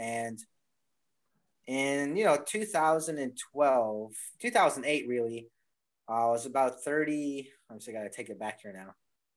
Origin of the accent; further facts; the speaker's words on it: Calgary, Alberta, Canada; born there; I was born in Calgary, Alberta.